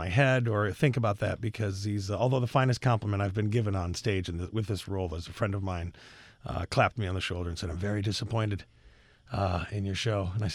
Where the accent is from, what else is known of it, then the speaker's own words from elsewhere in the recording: Midwest, United States; You know, I grew up in the Midwest, so watching the Carol Burnett show was sacred.